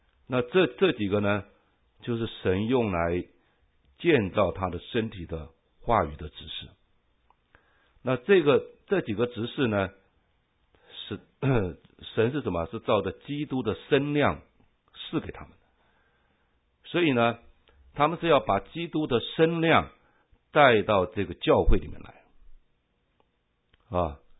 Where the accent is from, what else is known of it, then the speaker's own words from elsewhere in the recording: Taiwan; now in United States; 我是从台湾移民到这里来，为了服侍主，因为我从来没有想要到美国居住。